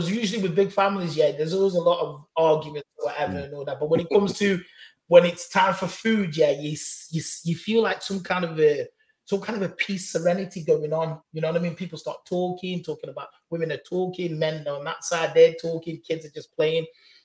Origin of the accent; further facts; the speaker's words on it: England, United Kingdom; And growing up in England, my Caribbean influence like expanded even more